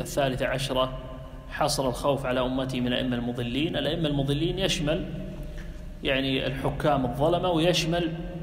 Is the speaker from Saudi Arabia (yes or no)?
no; Kuwait; عندنا بالكويت